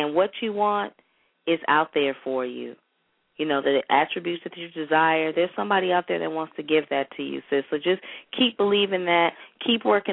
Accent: California, United States; I'm from the Bay Area.

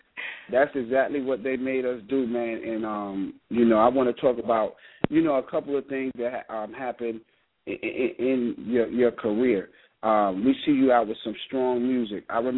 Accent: New York, United States; I grew up in New York. At a point when New York had it, it was great.

